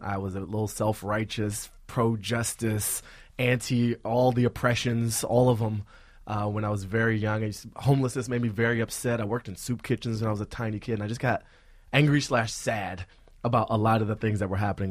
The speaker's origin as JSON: {"language": "English", "town": "Washington", "region": "District of Columbia", "country": "United States", "tie": "born or raised there", "said": "I grew up in Washington, D.C., and so federal government news was local news."}